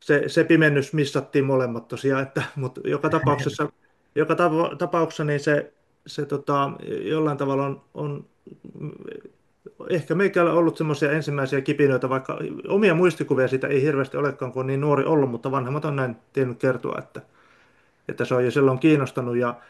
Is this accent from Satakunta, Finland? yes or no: yes; Ulvila, Satakunta, Finland; Ulvilasta olen kotoisin, tuosta Satakunnasta, Porin vierestä